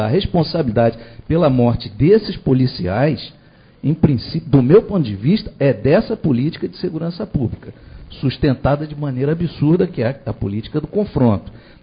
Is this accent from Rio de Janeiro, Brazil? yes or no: yes; Rio de Janeiro, Brazil; Eu acho que, como carioca, né, como fluminense